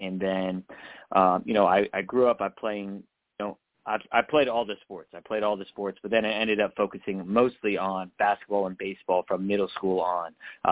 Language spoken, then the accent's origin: English; California, United States; also born or lived in Humboldt County; I'm from Northern California. I'm from Humboldt County. I went to Arcata High School, and so a fun fact about me, my K-8 school had my graduating class of in eighth grade had 16 kids, so incredibly small school.